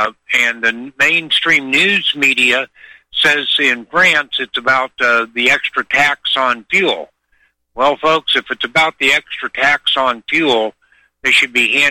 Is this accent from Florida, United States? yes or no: yes; Florida, United States; But growing up in Florida, where I did in the rural area, oranges were like free.